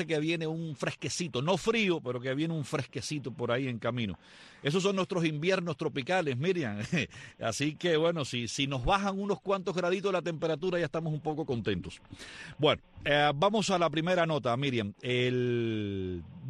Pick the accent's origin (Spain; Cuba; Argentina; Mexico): Cuba; soy cubano.